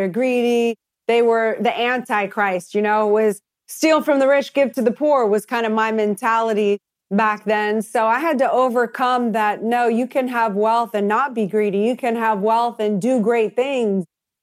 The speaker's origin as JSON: {"language": "English", "town": "New Orleans", "region": "Louisiana", "country": "United States", "tie": "born or raised there", "said": "Well, I grew up in New Orleans, Louisiana, You know, I had a really great childhood."}